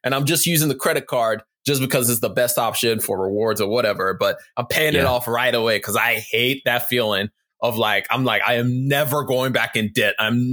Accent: Nigeria; now in United States; I'm Nigerian. So I grew up in Nigeria and then I moved to the US.

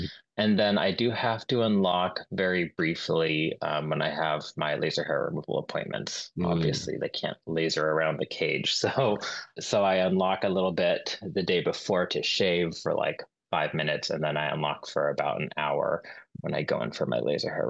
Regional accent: United States; born there; I'm Chinese American, but I was born here.

